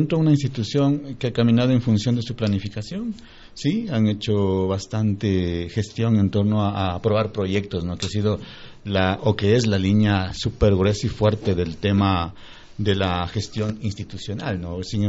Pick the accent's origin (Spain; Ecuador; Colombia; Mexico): Ecuador; Pastaza; Nosotros venimos y nacimos aquí en Pastaza